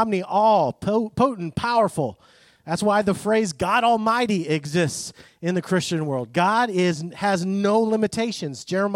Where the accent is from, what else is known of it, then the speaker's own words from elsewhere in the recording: Greece; I grew up in Greece.